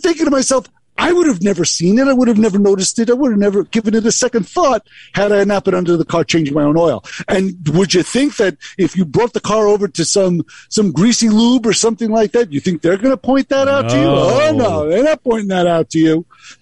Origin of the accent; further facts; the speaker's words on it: California, United States; Because we're all from California.